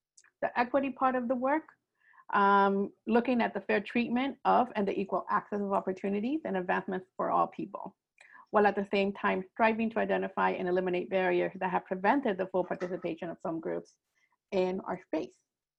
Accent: Ecuador; I am from Ecuador.

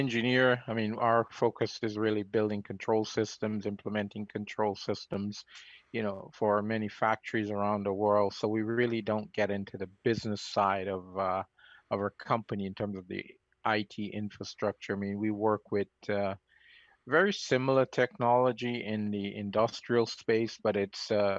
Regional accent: Canada; I am Canadian, and I'm still Canadian.

